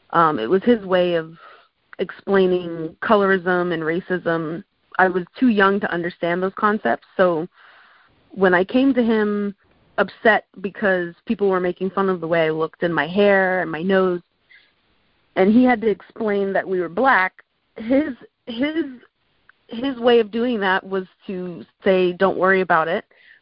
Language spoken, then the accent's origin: English; Bahamas; moved away as an adult; now in United States; I grew up in the Bahamas. Like, I didn't have access to every movie. We had like one channel. And then it wasn't until I moved to the U.S. and I went to college